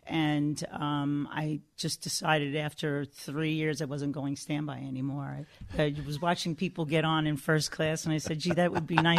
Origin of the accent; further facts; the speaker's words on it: New Dorp Beach, New York, United States; I came from New Dorp Beach. Yeah, my dad was a police officer and my mom was a teacher.